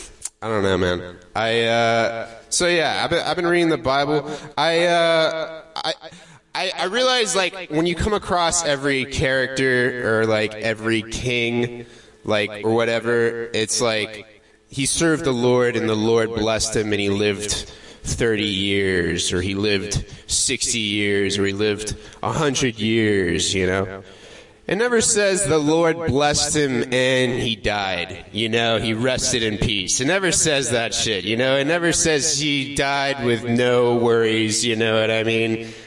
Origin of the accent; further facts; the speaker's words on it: Florida, United States; But I'm originally from Florida, which is cool. I moved up here.